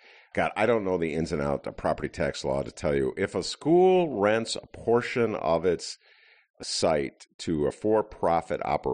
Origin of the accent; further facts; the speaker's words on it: Chicago, Illinois, United States; It's like the schizophrenia of being a Chicagoan